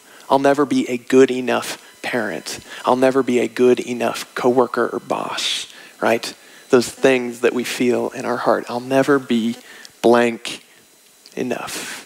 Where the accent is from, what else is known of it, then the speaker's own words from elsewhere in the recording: Wichita, Kansas, United States; Topeka, Kansas. I'm from Wichita, just south.